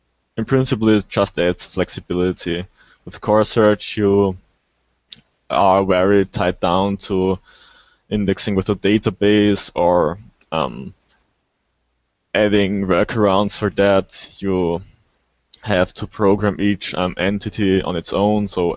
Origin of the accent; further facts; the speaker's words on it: Vienna, Austria; English is a second language; I'm from Austria. More concrete, from Vienna. I'm a student.